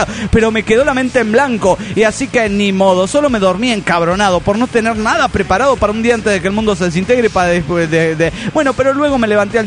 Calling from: Ibarra, Imbabura, Ecuador; de Ibarra, Ecuador.

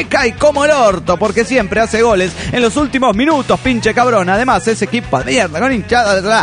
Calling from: Ferrara, Emilia-Romagna, Italy; de Ferrara, Italia.

